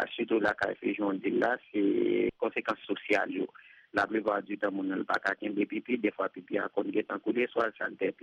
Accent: Haiti; nous, en tant qu'haïtien

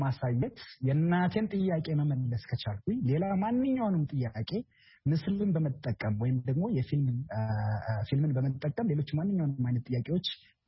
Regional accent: Amhara, Ethiopia; born or raised there

